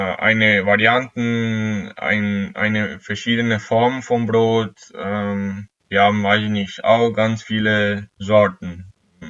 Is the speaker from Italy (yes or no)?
yes; northern Italy, Italy; German is a second language; also born or lived in Venice; now in Germany; Also ursprünglich bin ich in Venedig geboren und habe ich mein ganzes Leben vor Deutschland einfach in Norditalien verbracht.